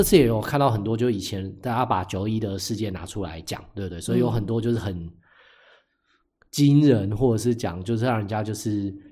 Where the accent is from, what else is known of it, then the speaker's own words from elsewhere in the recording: Taiwan; 我觉得还是有，身为台湾人一定需要的